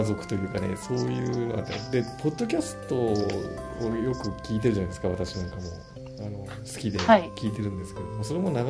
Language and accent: Japanese; Shimane, Japan; うちの田舎、島根なんかもそうなんだけど、